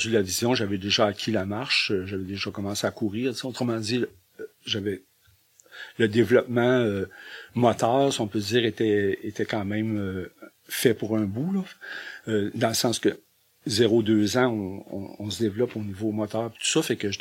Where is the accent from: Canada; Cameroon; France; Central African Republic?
Canada; Rivière-Bleue, Quebec; born there; Je suis né dans le Bas-Saint-Laurent, dans un beau petit village qui s'appelle Rivière-Bleue. Okay. Un village à peu près de deux, à l'époque, à peu près 2000 habitants, maintenant peut-être 1400, 1300-1400.